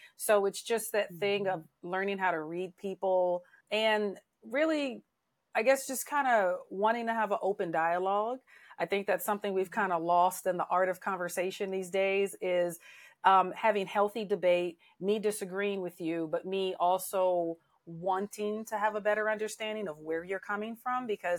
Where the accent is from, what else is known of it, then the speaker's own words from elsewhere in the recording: California, United States; born there; also born or lived in District of Columbia / Maryland / Georgia; now in Arizona, United States; So I was born in California in the Bay Area. I've lived in Northern and Southern California. I lived in DC and Maryland for a bit.